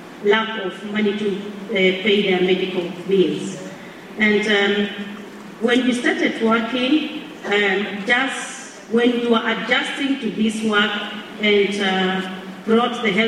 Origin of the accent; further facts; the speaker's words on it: Kenya; I'm from Kenya.